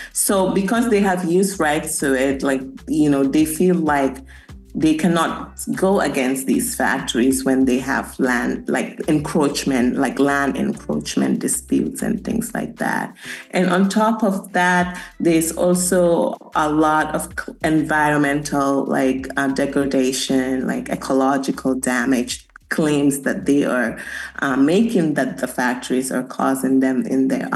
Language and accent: English; Gambia; now in United States; I grew up in the Gambia my whole life.